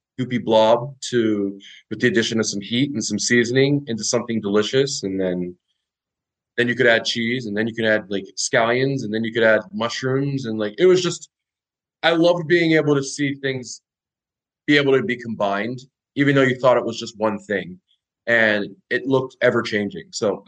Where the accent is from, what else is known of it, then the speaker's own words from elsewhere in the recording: Trinidad & Tobago; I was already like a product of being Trinidadian, so always having Trinidadian food, being in different countries, so eating that food.